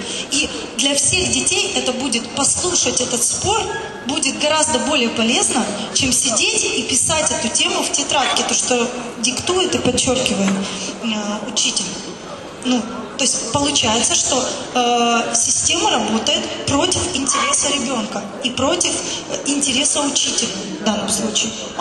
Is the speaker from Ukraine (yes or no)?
yes; Kyiv, Ukraine; moved away; И я говорила, ой, у них такая легкотня, да я приехала из Киева, я вот так вот все сделаю.